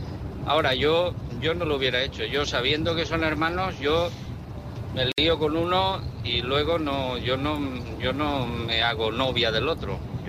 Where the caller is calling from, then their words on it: Valencia, Valencian Community, Spain; de Valencia.